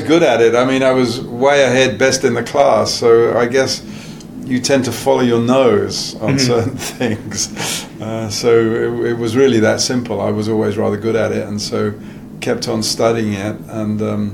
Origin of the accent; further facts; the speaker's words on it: London, United Kingdom; born there; So I was born in the London area in the UK, but evacuated because of the bombing and so forth.